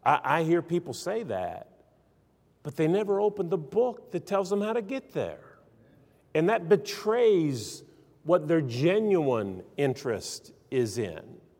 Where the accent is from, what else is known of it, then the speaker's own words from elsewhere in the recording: West Virginia, United States; I grew up in West Virginia, but they give you this little booklet that you have to study.